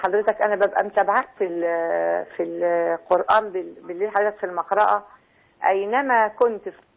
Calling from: Suez, Suez Governorate, Egypt; واحنا عندنا في السويس هنا بيبقى مش متاح

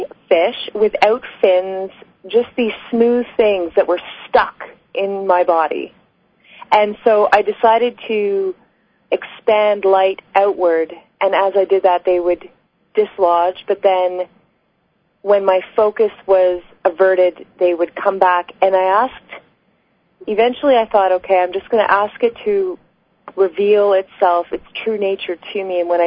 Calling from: Canada; I'm calling from Canada.

